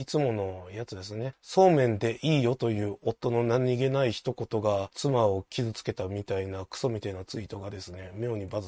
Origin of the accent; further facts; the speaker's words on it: Nara, Japan; 奈良出身だからね。宮そうめんの里なんで、